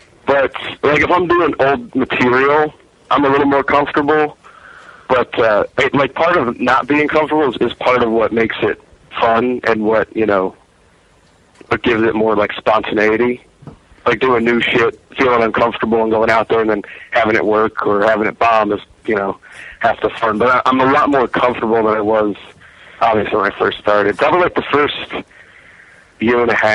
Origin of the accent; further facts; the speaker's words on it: Allentown, Pennsylvania, United States; I'm originally from Allentown, PA. It's like north of Philadelphia.